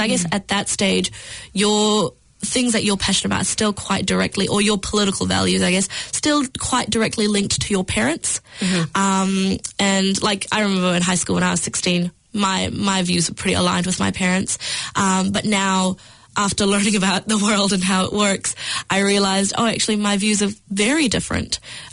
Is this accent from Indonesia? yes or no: no; New Zealand; growing up in New Zealand, I have sort of grown up with nature around me